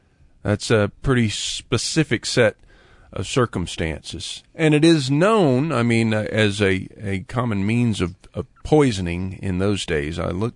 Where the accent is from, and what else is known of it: Lakeland, Florida, United States; born or raised there